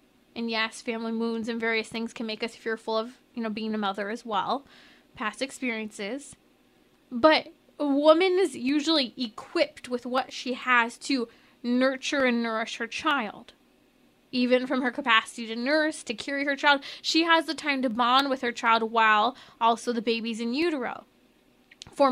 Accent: San Diego, California, United States; Love my San Diego people here. Okay, so I was from San Diego, if you didn't know that.

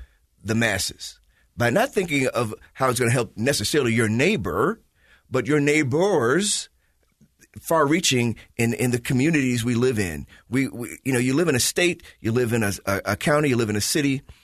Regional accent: Chicago, Illinois, United States; born or raised there

